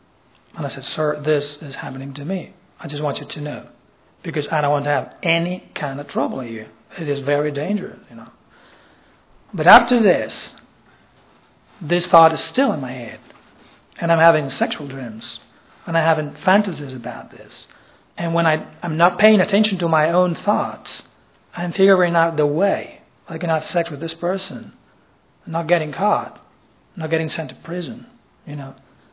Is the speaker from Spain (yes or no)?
yes; Spain; English is a second language; now in United States; I'm a high school teacher. I'm from Spain, but I work in America.